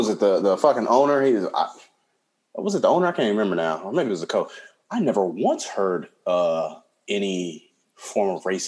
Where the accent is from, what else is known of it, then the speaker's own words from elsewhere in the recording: Compton, California, United States; I grew up in Compton, you know, born and fucking raised wherever and shit.